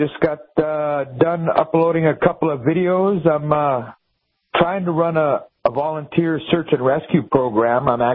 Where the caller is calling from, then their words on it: Portland, Texas, United States; I'm calling from Portland, Texas.